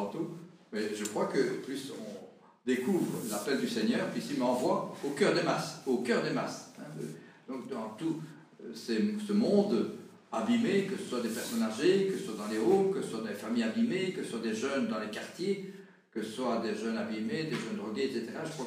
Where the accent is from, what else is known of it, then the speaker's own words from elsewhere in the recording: Belgium; Combien de gens disaient chez nous en Belgique